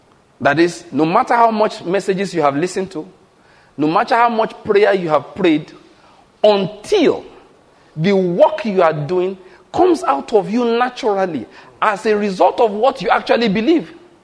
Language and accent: English; Ondo, Nigeria; Ordinary, I'm a man from Ondo State, naturally speaking. If you read the Bible, my Hittiteness and my Amoriteness is Ondo State.